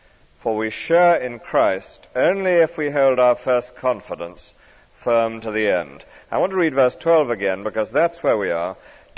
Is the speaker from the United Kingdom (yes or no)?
yes; London, United Kingdom; I must say, as a Londoner, it's lovely to be back in London again.